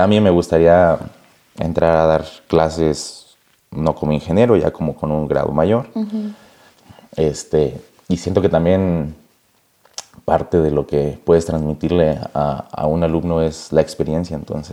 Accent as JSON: {"language": "Spanish", "town": "Texcoco", "region": "State of Mexico", "country": "Mexico", "said": "Y yo, no, pues soy de aquí de Texcoco."}